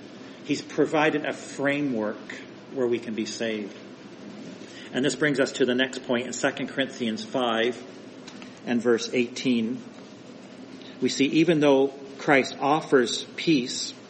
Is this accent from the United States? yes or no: no; Ontario, Canada; I live in Eastern Ontario, but I grew up in Southern Ontario